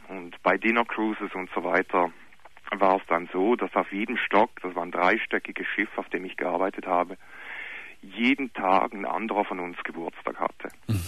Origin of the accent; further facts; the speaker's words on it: Switzerland; now in Germany; Ich bin Schweizer.